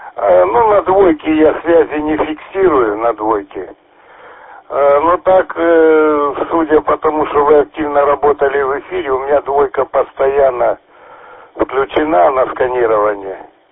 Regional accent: Kislovodsk, Stavropol Krai, Russia; born there; Я вот родился в Кисловодске и для себя все время обнаруживаю новые места.

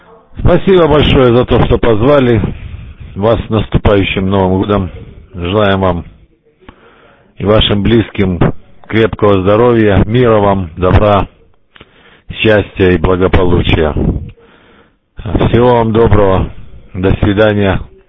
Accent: Berdiansk, Zaporizhzhia Oblast, Ukraine; Я родом из Бердянска

